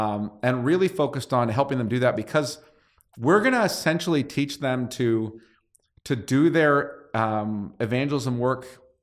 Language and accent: English; California, United States; And so whenever I hear that as a Californian, I think Ocean Pacific.